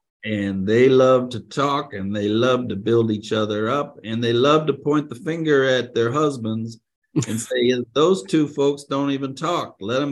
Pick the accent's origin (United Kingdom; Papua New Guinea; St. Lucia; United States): United States; South Holland, Illinois; She grew up on the farm in Indiana, not far from where I grew up in South Holland, but just on the other side of the border.